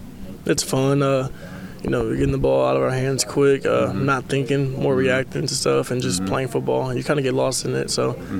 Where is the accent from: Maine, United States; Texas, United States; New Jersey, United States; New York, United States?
Texas, United States; Houston; born there; I was born in Houston. My dad, grandma, cousins, everybody's from Baton Rouge, though.